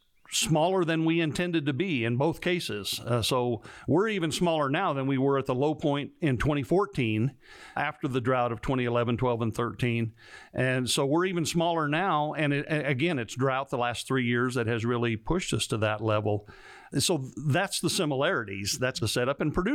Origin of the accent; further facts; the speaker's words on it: Montana, United States; the Highlands of Scotland remind me a great deal of where I grew up in Montana.